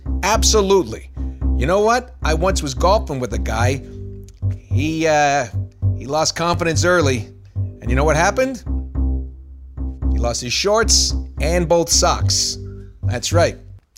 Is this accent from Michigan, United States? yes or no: no; New York, United States; All right, I'm from New York.